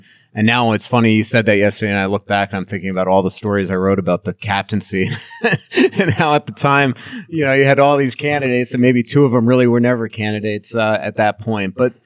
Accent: New York, United States; Yeah, so I grew up in Long Island, but my first cousins all lived in Verona

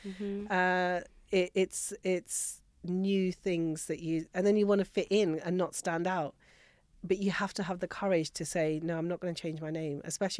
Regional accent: Tatti Fateh, Pakistan; So I grew up in Tatti Fateh in Pakistan, and he came from Jalias. So we're basically, he's village 42, I'm village 38.

